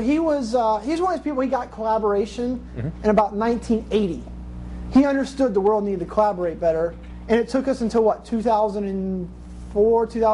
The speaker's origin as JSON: {"language": "English", "town": "Cincinnati", "region": "Ohio", "country": "United States", "said": "I'm a Virgo. I'm from Cincinnati."}